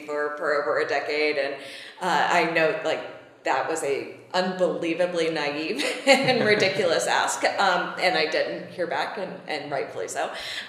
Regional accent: North Carolina, United States; I'm from North Carolina, and we were, when I was in middle school, in sixth grade, my dad got another job, and we moved from a more affluent part of North Carolina to a more rural, much less affluent part of North Carolina.

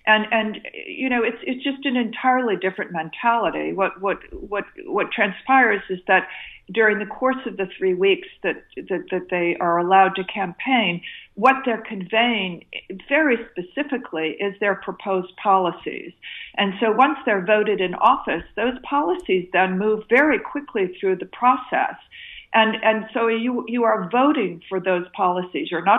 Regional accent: United States; this is deeply different from anything as an American that I know

